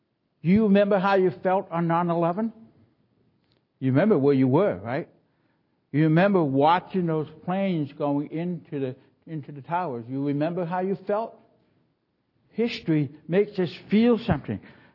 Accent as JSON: {"language": "English", "country": "Canada", "said": "I'm a Canadian. I didn't know anybody on that wall."}